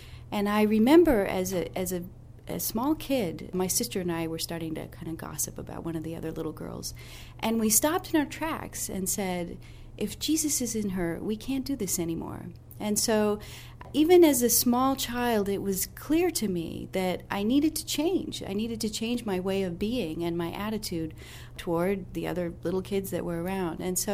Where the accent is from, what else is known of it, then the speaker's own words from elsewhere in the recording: Los Angeles, California, United States; I grew up in Los Angeles, and I found it was just a tremendous anchor